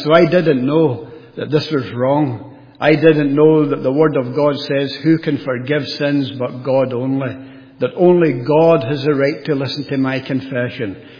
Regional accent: Glasgow, Scotland, United Kingdom; I'm not a Saintfield man. I was born and bred just outside Glasgow. I was born and brought up into a Roman Catholic family.

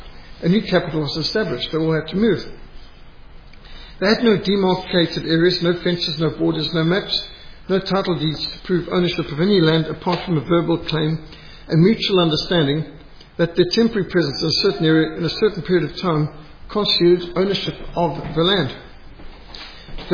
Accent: Cape Town, Western Cape, South Africa; born there; I was born in Cape Town, most people in Cape Town were not born in Cape Town. I'm actually one of the minority of Cape Townians who can say I was born in Cape Town.

